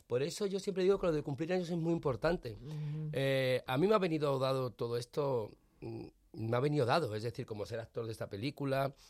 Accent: Madrid, Community of Madrid, Spain; yo soy madrileño de pro, nací en Madrid y moriré en Madrid.

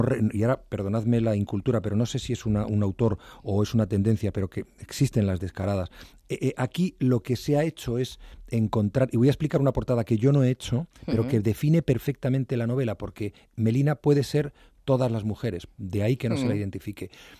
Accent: Mieres, Asturias, Spain; also born or lived in Ujo; Mi madre es de Mieres, mi padre es de Riva de Deva, de un pueblo que se llama Boquerizo. Yo he vivido parte de mi infancia, parte en Mieres y en Ujo, que es un pueblo minero muy cerca.

